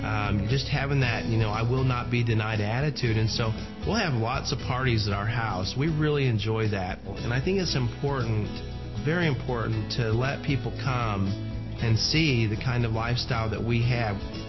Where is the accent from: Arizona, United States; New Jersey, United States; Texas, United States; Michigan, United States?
Texas, United States; Once you get to know me, you know that I'm from Texas, and I've got a heart about that size